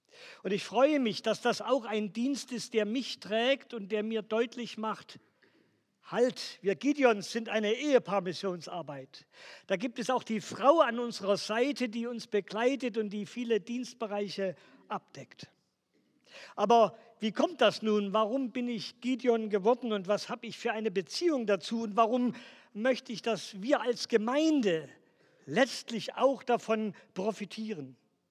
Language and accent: German; Saxony, Germany; born there; accent: Saxon; also born or lived in Ruhr; now in Central Hesse, Germany; Ich habe 33 Jahre im Ruhrgebiet gelebt, bin gebürtiger Sachse und fühle mich seit 2 Jahren sehr wohl in Mittelhessen. Und dass ich immer noch so ein bisschen sächsisch diesen Slang habe